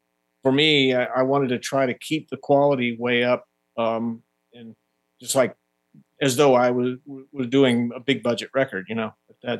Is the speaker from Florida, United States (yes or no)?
yes; Florida, United States; Like I said, I grew up in Florida, and then we'd play gigs all around the South, the Carolinas and Georgia and all that.